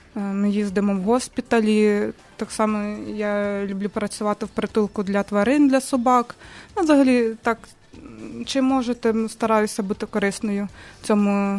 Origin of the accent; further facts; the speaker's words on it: Kremenets, Ternopil Oblast, Ukraine; Так, я з Тернопільської області, з міста Кременець.